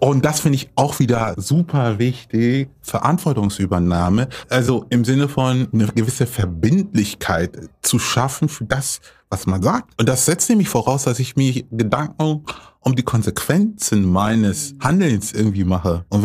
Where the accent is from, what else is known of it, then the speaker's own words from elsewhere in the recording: Lower Saxony, Germany; Ja, und dann bin ich in Südniedersachsen aufgewachsen, in einem kleinen Ort bei Göttingen